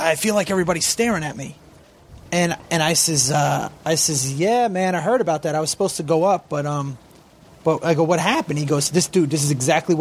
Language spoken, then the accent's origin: English; Passaic, New Jersey, United States; Well, New Jersey. I grew up in Passaic. Well, I went to 15 different schools, man. One high school.